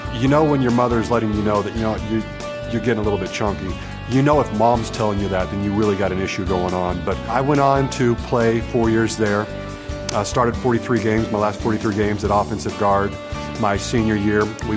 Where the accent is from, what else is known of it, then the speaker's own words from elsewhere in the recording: Rosehill, Kansas, United States; also born or lived in Malvern, Kansas; You know, I grew up in Malvern, Kansas, up to fourth grade, and then my father decided he wanted to farm, and we moved over to Rosehill, Kansas, and that's where I went, spent fifth grade through high school.